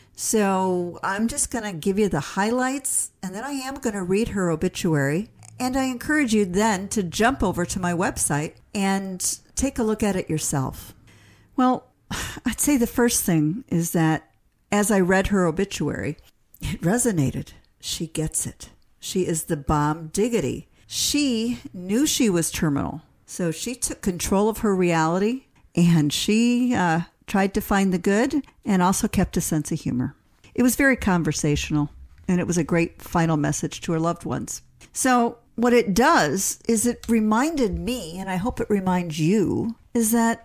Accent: Battle Creek, Michigan, United States; born there; moved away as an adult; I was born in Battle Creek, Michigan on July 16, 1958, and survived by my parents … of Battle Creek.

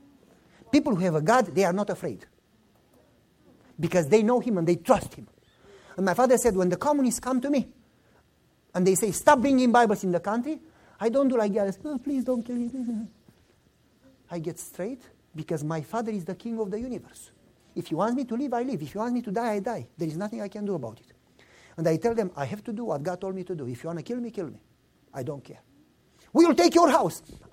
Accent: Romania; English is a second language; moved away as an adult; now in United States; I am poorer than you. I came from Romania. I have nothing.

